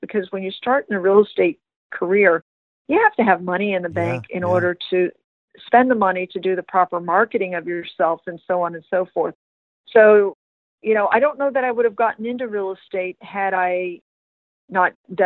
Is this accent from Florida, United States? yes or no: yes; Miami, Florida, United States; My husband as well, he's a Florida boy raised in Fort Lauderdale, and I'm originally from Miami.